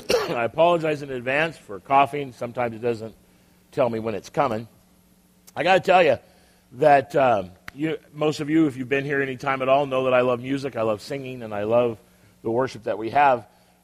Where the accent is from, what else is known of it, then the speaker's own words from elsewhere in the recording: Concord, California, United States; born there; I was born in Concord. I was there because that's where my parents were. I was born in the same hospital that Tom Hanks was born in.